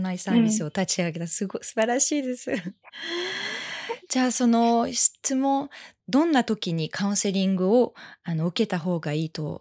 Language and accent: Japanese; France; first language French; Japanese is a second language; フランスの、うん、最初の一番の言語はフランス語なので、うん、フランスで生まれて育ったので